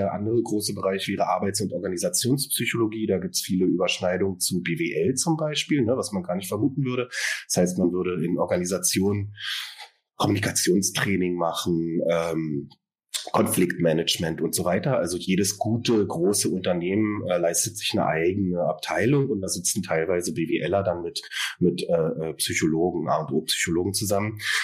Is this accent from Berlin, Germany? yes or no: yes; Berlin, Germany; Ich bin aus Berlin, also hier geboren und arbeite hier seit 2021 als Verhaltenstherapeut